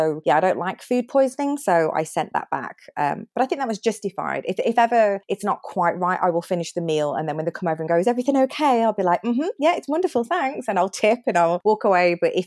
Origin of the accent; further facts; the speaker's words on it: United Kingdom; And I'm British.